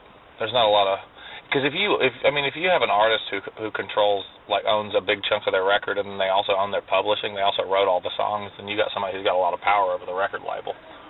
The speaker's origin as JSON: {"language": "English", "town": "Nashville", "region": "Tennessee", "country": "United States", "tie": "born or raised there", "said": "See, I guess being born and raised in Nashville, I understand the machine a little bit better than most people do."}